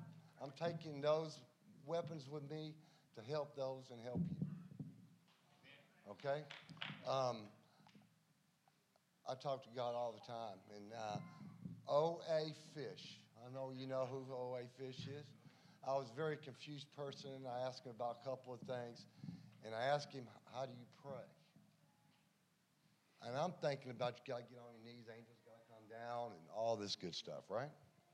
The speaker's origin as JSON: {"language": "English", "town": "Knoxville", "region": "Tennessee", "country": "United States", "said": "I'm from Knoxville, Tennessee. I had no idea where Forest City, North Carolina was."}